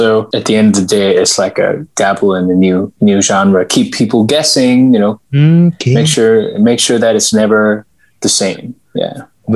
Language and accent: English; Singapore; also born or lived in Australia; So I was growing up as an Australian, and we moved to Singapore together as a family for work. And so I ended up growing up there, and now I'm still here.